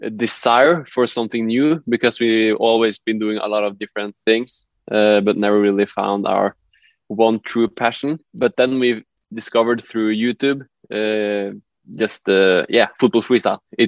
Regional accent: Trondheim, Trøndelag, Norway; I am 23 years old. I come from Trondheim in Norway.

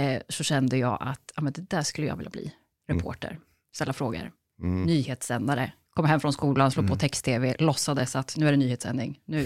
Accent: Motala, Östergötland, Sweden; Alltså jag är ju uppväxt på landet utanför Motala till och med.

